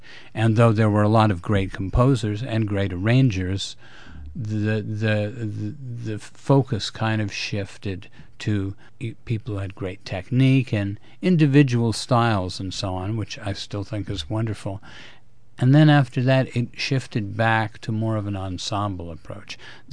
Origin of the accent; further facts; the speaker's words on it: New York, United States; also born or lived in Chicago; I was actually born in Chicago, but I grew up in New York from the age of two.